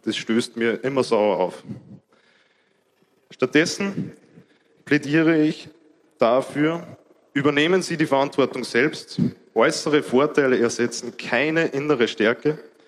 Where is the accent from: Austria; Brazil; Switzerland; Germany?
Austria; Ich komme aus Österreich, bin 26 Jahre alt